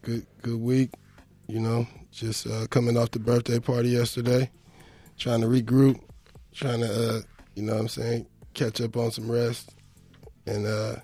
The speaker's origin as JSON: {"language": "English", "town": "Oakland", "region": "California", "country": "United States", "tie": "born there", "said": "Well, you know, I was born out here in the Bay and born in Oakland."}